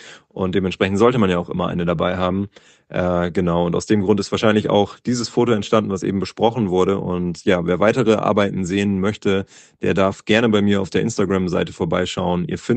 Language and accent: German; Bremen, Germany; ich komme aus Bremen